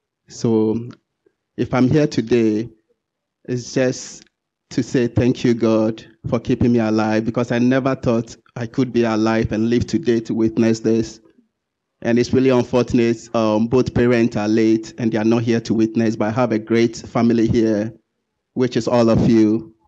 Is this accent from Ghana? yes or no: yes; Ghana; moved away; from Ghana, and I've lived here for 5 years.